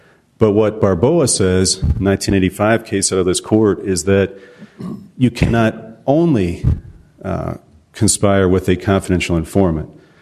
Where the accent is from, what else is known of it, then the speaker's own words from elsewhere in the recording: Albuquerque, New Mexico, United States; I'm from Albuquerque, New Mexico.